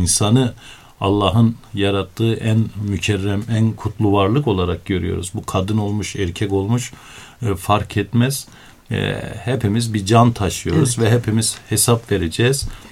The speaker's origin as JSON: {"language": "Turkish", "town": "Elbistan", "region": "Kahramanmaraş", "country": "Turkey", "tie": "born or raised there", "said": "Dün benim memleketimde de şehit vardı. Elbistan'ımızda güzel bir kardeşimizi toprağa verdik."}